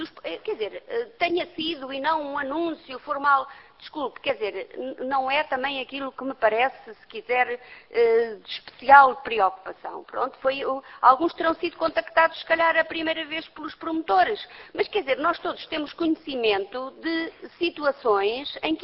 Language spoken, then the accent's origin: Portuguese; Portugal; nós todos somos do Portugal